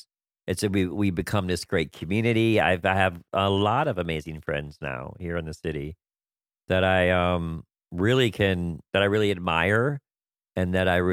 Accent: New York, United States; I'm like, I'm a New Yorker. I want to vote in New York.

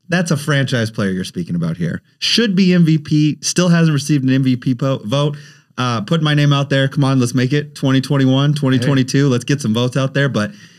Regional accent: Washington, United States; Born and raised in Washington State.

